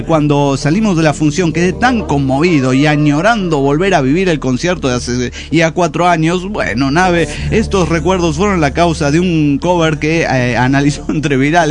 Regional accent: Monterrey, Nuevo León, Mexico; de Monterrey, Nuevo León.

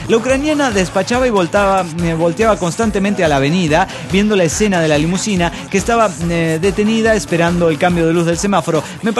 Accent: Mexico City, Mexico; del DF Mexicano.

